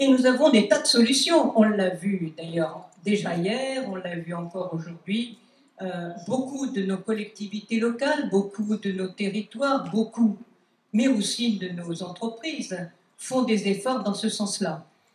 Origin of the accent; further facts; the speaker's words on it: Nouvelle-Aquitaine, France; Je suis de la Creuse, je suis une ancienne élue